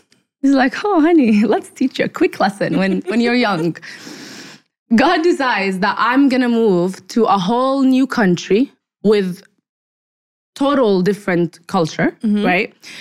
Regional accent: Saudi Arabia; moved away as an adult; now in Canada; I was born in Canada, but I was raised 18 years in Saudi Arabia. I'm originally Palestinian. So I was telling you, I had like cultural shock living 18 years in Saudi and then moving to Canada when I was 18.

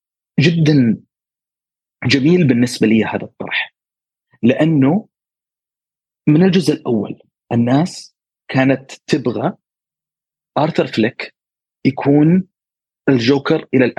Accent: Syria

